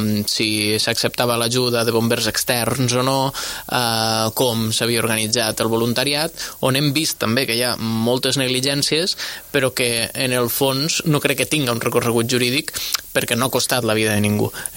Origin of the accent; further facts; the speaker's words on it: Valencian Community, Spain; un càntic que jo com a valencià també havia cantat en el seu moment